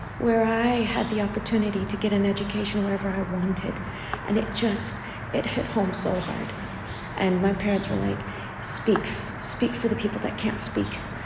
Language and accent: English; Canada; I had the privilege of growing up in Canada with international students. At the same time, I had the privilege of having deep roots into Palestine, being home and having my parents who speak with very heavy Arabic accents.